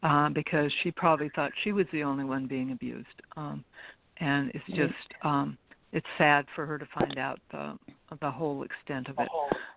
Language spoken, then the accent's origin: English; Tacoma, Washington, United States; born there; I was born in Tacoma, Washington, and I'm an Army brat.